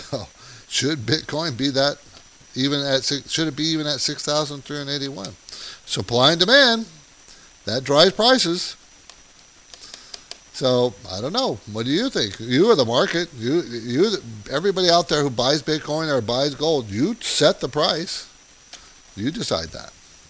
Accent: San Diego, California, United States; I grew up in San Diego. I went to college here on the West Coast.

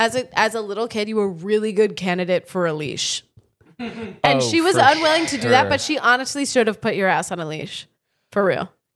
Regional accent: Scotland, United Kingdom; And famously, we're Scottish. So we can say Scottish goodbye. I would say that's a Scottish goodbye.

